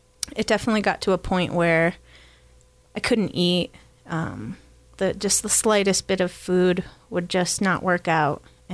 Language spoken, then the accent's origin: English; New York, United States; Well, I grew up in New York, but I grew up on an apple orchard.